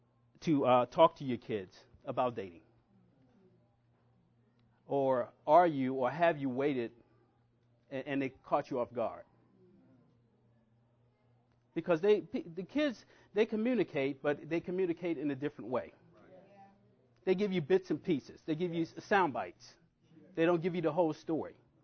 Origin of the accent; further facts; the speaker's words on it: Baltimore, Maryland, United States; I'm originally from Baltimore, and public transportation is huge there.